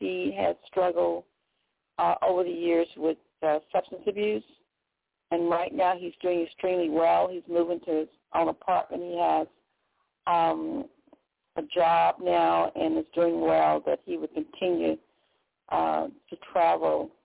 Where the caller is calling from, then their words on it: Houston, Texas, United States; I'm calling from Houston, Texas.